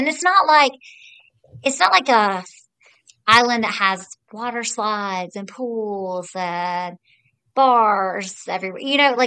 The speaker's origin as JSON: {"language": "English", "region": "the South", "country": "United States", "said": "Can't say it. I'm from the South. I apologize."}